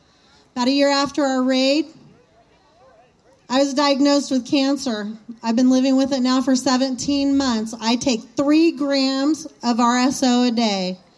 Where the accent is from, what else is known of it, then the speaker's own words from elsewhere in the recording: Oregon, United States; I am from Oregon.